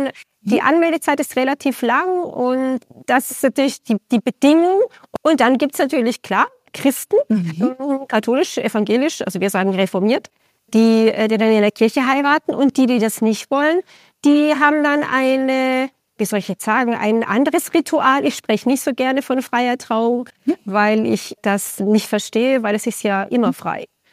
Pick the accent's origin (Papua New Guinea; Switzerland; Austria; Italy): Switzerland; dass ich die Wahl der Wahl bin aus der Schweiz.